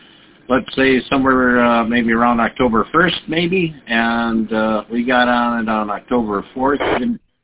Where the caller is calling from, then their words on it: Minnesota, United States; I thought my accent would give it away. Minnesota. Minnesota.